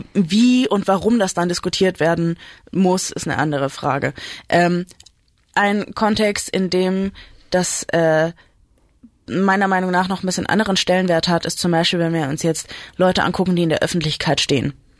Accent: Southern Germany, Germany; accent: Baden dialect; ich komme aus Süddeutschland und der Name ist halt in badischem Dialekt.

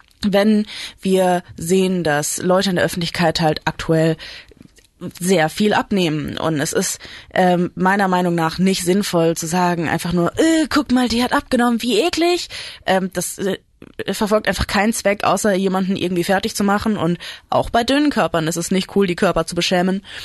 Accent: Southern Germany, Germany; accent: Baden dialect; ich komme aus Süddeutschland und der Name ist halt in badischem Dialekt.

